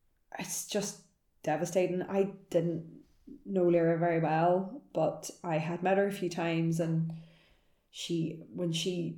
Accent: Northern Ireland, United Kingdom; accent: Northern Irish; it's because of my Northern Irish accent.

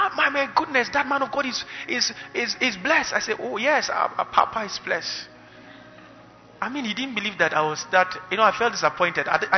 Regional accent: Kaduna, Kaduna State, Nigeria; I came from Kaduna. I know what our boys there can do.

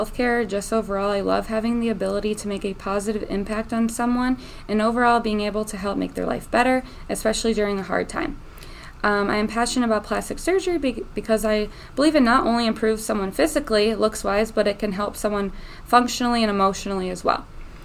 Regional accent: Royal Oak, Michigan, United States; Well, I am from Michigan, Royal Oak specifically. It's a city about 15 minutes north of Detroit.

